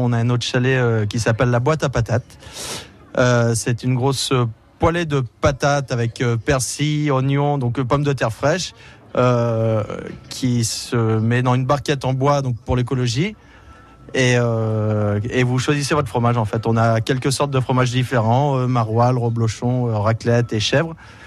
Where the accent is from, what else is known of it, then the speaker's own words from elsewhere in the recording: Nancy, Grand Est, France; notamment à Nancy dans l'Est d'où on est originaire. Donc c'est pour ça, c'est une ville qui est assez frontalière avec l'Allemagne.